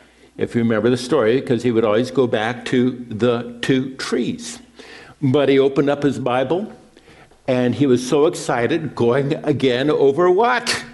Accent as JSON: {"language": "English", "town": "Pasadena", "region": "California", "country": "United States", "tie": "born or raised there", "said": "that's the story of growing up in Pasadena and working and serving in Pasadena for many years."}